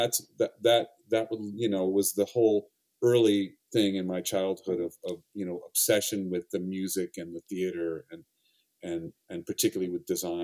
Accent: Seattle, Washington, United States; That was in Seattle. I grew up in Seattle, Washington.

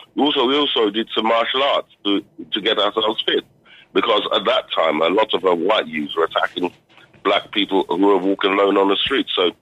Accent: London, United Kingdom; born or raised there

